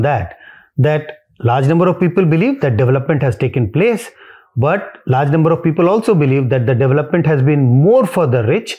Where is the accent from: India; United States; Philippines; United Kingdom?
India; I am being Indian. I am an Indian.